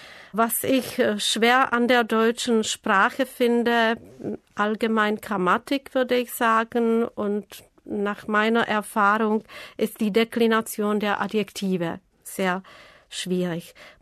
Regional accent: České Budějovice, South Bohemian Region, Czechia; Ich komme aus Tschechien, aus der Stadt Budweis in Südböhmen.

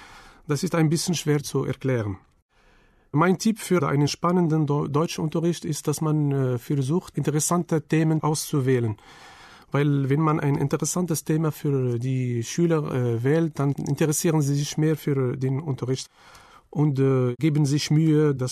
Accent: Agadir, Souss-Massa, Morocco; German is a second language; Ich komme aus Marokko. Ich komme aus der Stadt Agadir. Das ist eine Stadt in Südmarokko. Sie liegt direkt am Meer. Ich bin geboren im Jahr 1968.

